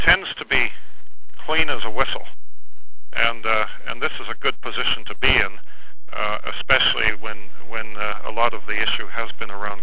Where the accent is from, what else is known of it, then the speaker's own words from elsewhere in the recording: Vancouver, British Columbia, Canada; We come from Vancouver and from the Vancouver area, and we still own a condominium, a small condominium in Surrey North.